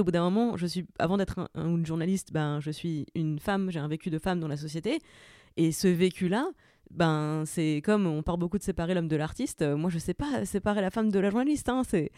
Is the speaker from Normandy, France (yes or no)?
no; Saint-Avold, Grand Est, France; now in Paris, France; je viens de la région de Saint-Avold, qui était un bastion gilet jaune, et que je m'étais un peu désintéressée de la question vivant dans Paris.